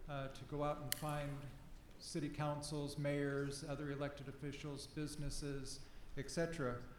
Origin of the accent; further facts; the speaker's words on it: Omaha, Nebraska, United States; I'm from Omaha, Nebraska.